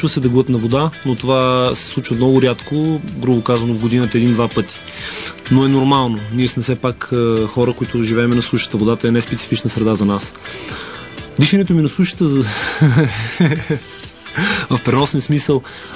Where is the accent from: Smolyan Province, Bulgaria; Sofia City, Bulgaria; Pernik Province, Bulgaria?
Smolyan Province, Bulgaria; Smolyan; also born or lived in Momchilgrad; майка ми да ме роди в Момчилград. Но съм живял и съм израснал в Смолен.